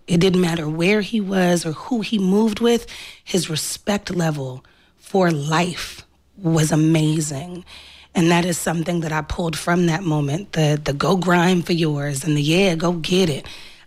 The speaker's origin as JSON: {"language": "English", "town": "Compton", "region": "California", "country": "United States", "tie": "born or raised there", "said": "So growing up in Compton, if you grow up in the LA area, just being from Compton doesn't mean that you don't move around the city."}